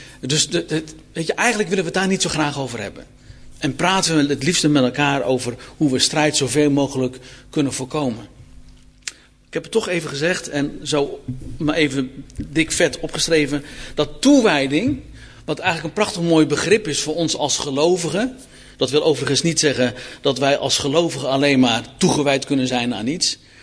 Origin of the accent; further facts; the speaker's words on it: South Holland, Netherlands; Ik heb dus Zuid-Molukse bloed in mijn aderen stromen. Ik ben geboren en getogen in Zuid-Holland. En ik woon inmiddels samen met mijn vrouw en nog een aantal andere vrouwen al een aantal jaren in Zuid-Limburg.